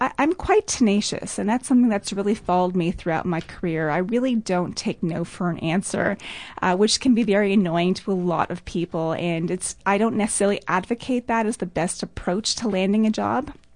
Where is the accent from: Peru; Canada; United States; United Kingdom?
Canada; Toronto, Ontario; Well, I'm from Toronto, and I do love Toronto.